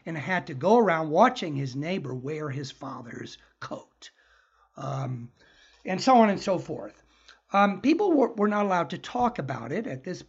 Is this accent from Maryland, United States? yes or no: no; Berkeley, California, United States; I grew up in Berkeley in the 60s and early 70s.